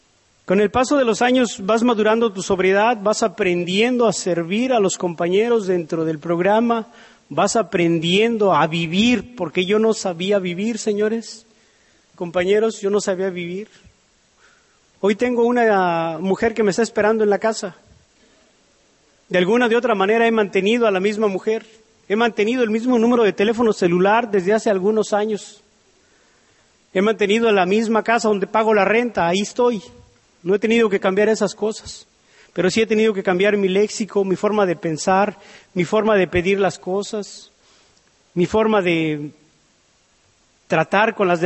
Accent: Mexico City, Mexico; also born or lived in Tlaxiaco; soy descendiente de indígenas mixtecos de la Mixteca oaxaqueña. Aunque yo crecí en la Ciudad de México, yo nací en un pueblecito que se llama Tlaxiaco, Oaxaca, en México. Y me siento orgulloso de eso.

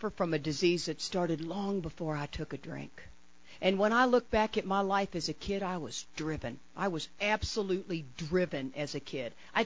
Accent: Texas, United States; I am from Texas. My layer is a shirt and a bra.

